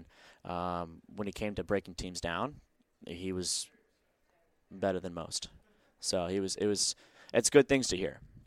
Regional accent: Seattle, Washington, United States; It was a really cool moment to come home to my hometown in front of my family and for my family to see that Seattle was still a big part of our lives.

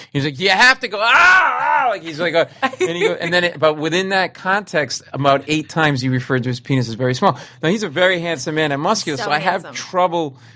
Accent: Rhode Island, United States; now in New York, United States; We were in New York where we were living. We grew up in Rhode Island.

